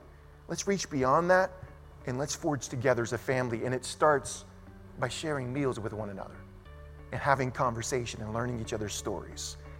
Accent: Louisiana, United States; now in Burbank, United States; Why in the world is this South Louisiana fake Cajun? I'm not a Cajun. What am I doing in Burbank, California?

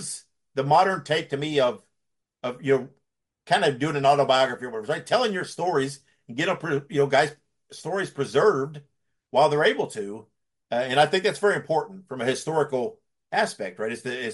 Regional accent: Indiana, United States; I was born and raised in Indiana.

